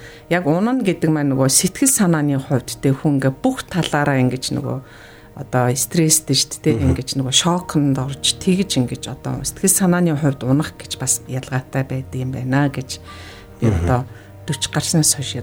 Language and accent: Mongolian; Ulaanbaatar, Mongolia; Би болохоор Улаанбаатар төрсэн.